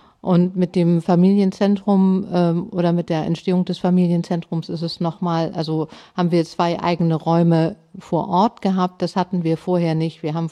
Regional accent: Hamburg, Germany; Ich komme aus Hamburg und bin in Harburg aufgewachsen.

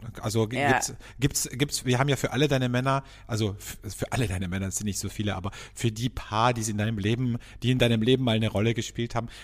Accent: Vienna, Austria; also born or lived in Cologne; Und ich bin Wiener und habe in Köln gelebt.

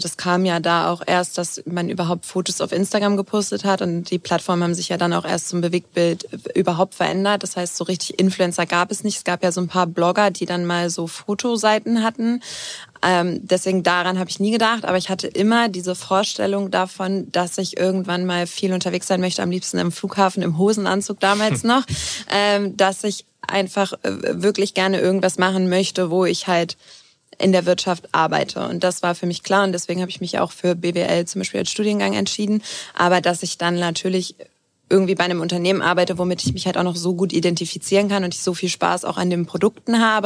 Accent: Alfeld, Lower Saxony, Germany; Oder ich bin ja in Affeld aufgewachsen

